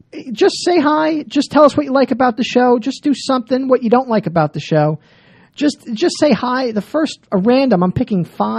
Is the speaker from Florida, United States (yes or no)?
no; New Jersey, United States; I'm from Jersey, and the fat okay. guy is from Brooklyn. We're old school.